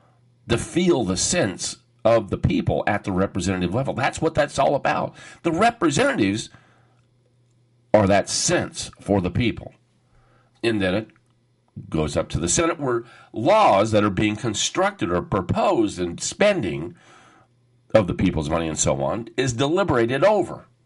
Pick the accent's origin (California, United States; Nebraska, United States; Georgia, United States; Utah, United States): California, United States; Orange; And it's also in my hometown of Orange, California